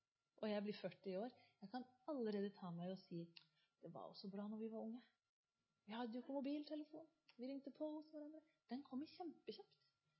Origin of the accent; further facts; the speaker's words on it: Kristiansand, Agder, Norway; og jeg vokste opp i Kristiansand, i Bibelbeltets hovedstad.